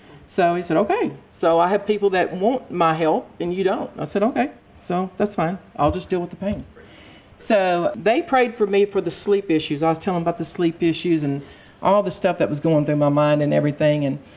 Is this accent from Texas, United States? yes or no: yes; Texas, United States; because I'm from East Texas, so I'd cook down my pears and stuff